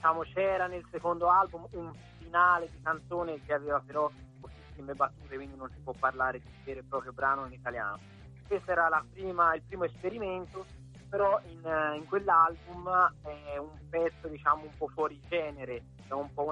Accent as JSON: {"language": "Italian", "town": "Colle di Val d'Elsa", "region": "Tuscany", "country": "Italy", "said": "Esatto, noi siamo di Colle Valdelsa."}